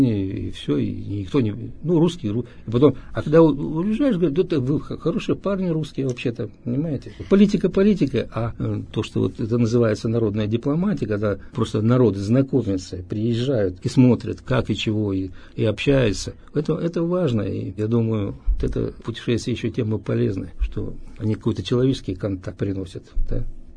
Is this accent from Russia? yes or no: yes; Russia; Один раз, когда я сказал из России